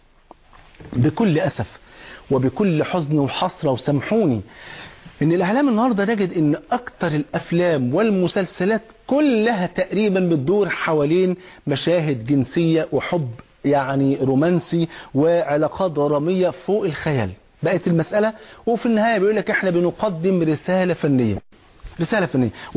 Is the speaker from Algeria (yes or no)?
no; Egypt; وانت عارف الفول عندنا في مصر فرض عين.